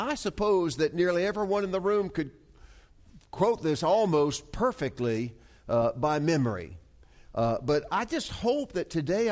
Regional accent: Virginia, United States; and I moved back to my hometown in Virginia, Northern Virginia, and became a pastor of a church there

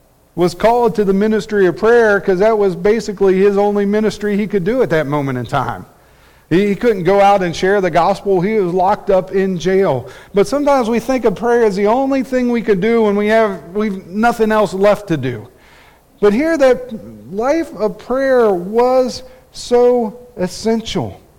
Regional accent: West Virginia, United States; where I grew up in West Virginia

